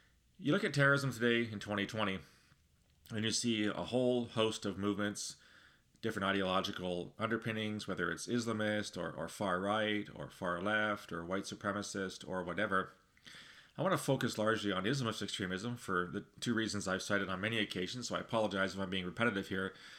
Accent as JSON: {"language": "English", "country": "Canada", "said": "speaking as a Canadian"}